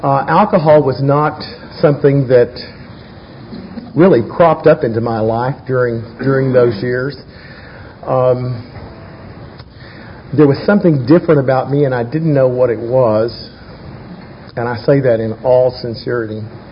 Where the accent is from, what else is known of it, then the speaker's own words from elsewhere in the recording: Fort Worth, Texas, United States; I grew up in Fort Worth, Texas. I was born in 1947.